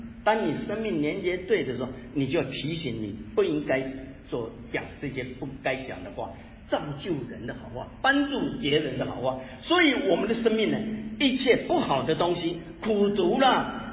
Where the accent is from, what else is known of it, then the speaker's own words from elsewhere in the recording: Taiwan; now in United States; 我是从台湾来的啊，我是到美国才信主的，所以当年我在台湾的时候啊